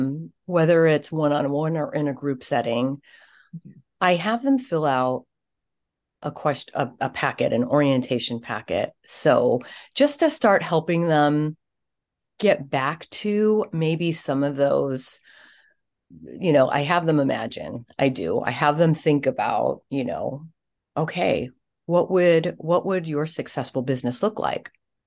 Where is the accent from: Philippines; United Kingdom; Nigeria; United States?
Philippines; I'm Filipino